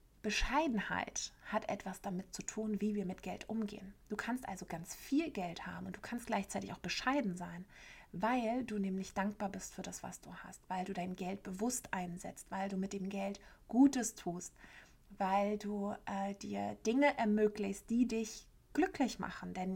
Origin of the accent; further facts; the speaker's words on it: Berlin, Germany; Bei uns in Berlin sind es ja die Schrippen.